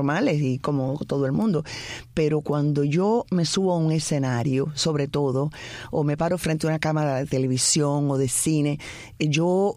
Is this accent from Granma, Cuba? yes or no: no; Havana, Cuba; Sí, nací en La Habana. Nací en plena Habana. Después nos mudamos para La Víbora. Cuando yo tenía como 7 años. No, miento. Me mudé para La Víbora como a los 12 años.